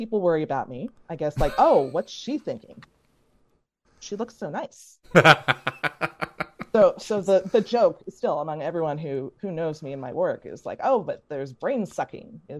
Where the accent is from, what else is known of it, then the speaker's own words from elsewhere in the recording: Midwest, United States; I mean, I grew up in the Midwest. I'm very Midwestern.